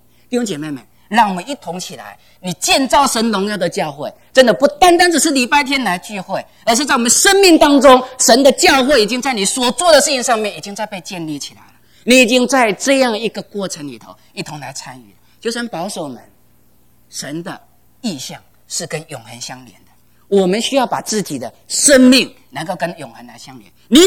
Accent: China; 我们中国人的观念，万般皆下品，唯有什么啊？读书高

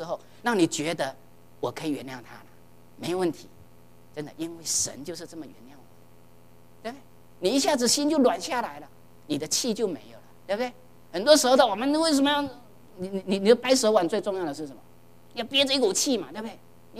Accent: China; 我们中国人热闹惯了，对不对？

